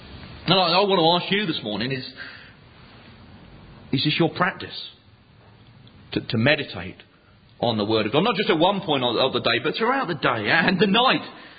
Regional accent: South East England, United Kingdom; When I grew up in Buckinghamshire

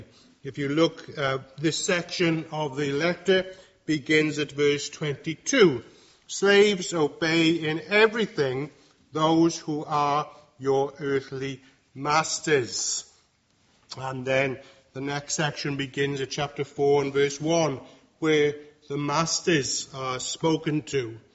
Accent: Wales, United Kingdom; Often, when people ask me where I come from, I say, oh, well, I come from God's own country, meaning Wales.

